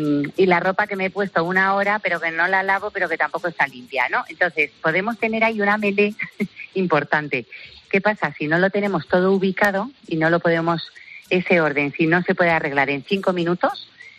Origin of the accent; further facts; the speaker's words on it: Spain; no tiene ni idea de lo que somos los españoles